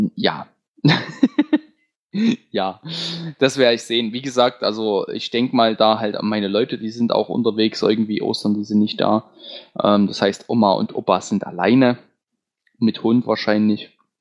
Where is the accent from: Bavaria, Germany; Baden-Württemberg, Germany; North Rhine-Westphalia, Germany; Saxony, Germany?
Saxony, Germany; Dann gibt es auch Rouladen, was halt bei uns im Vogtland häufiger.